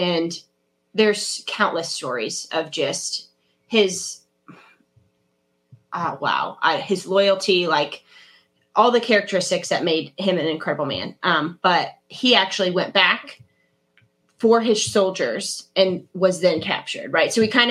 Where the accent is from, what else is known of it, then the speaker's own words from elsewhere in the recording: Kansas, United States; So, yes, I am from Kansas.